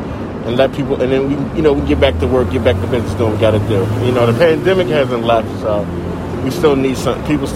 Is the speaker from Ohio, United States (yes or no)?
no; Philadelphia, Pennsylvania, United States; I'm from Southwest Philly.